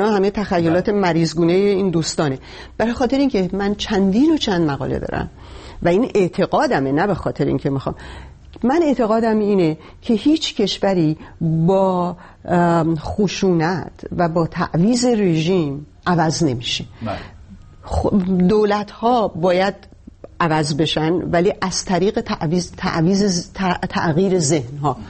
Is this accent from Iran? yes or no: yes; Iran; moved away; من وقتی از ایران اومدم، حتی توی ایرانم نظرات سیاسی داشتم،